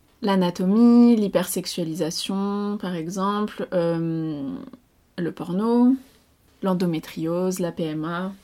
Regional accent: Die, Auvergne-Rhône-Alpes, France; Je suis née à Die, j'ai grandi principalement ici.

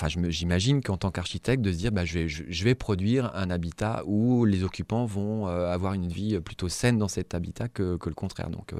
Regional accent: Brittany, France; même si moi je viens plutôt de Bretagne, donc avec une culture un peu celtique, vraiment très riche, ne serait-ce que par les constructions mégalithiques, etc., les menhirs.

